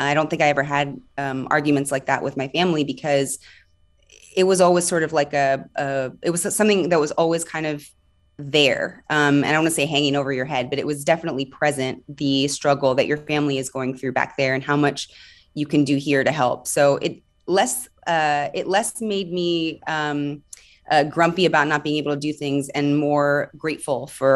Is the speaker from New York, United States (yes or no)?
no; Florida, United States; so I definitely have had these experiences growing up in South Florida. I didn't even really think I was that Cuban until I left South Florida.